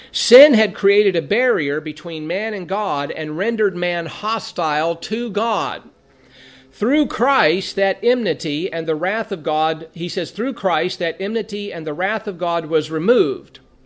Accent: California, United States; I was a boy growing up in Southern California, this was back in the mid-70s

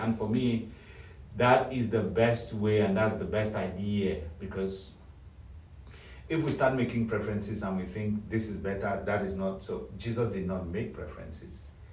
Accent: Cameroon; I am from Cameroon, born in Cameroon.

